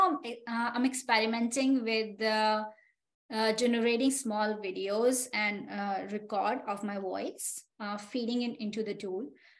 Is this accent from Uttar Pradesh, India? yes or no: no; Rajasthan, India; I come from India, and specifically the state is Rajasthan, which is a state of palaces.